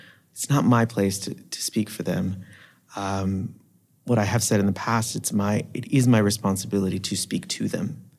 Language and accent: English; United States; my history as an American, my history as a Puerto Rican American.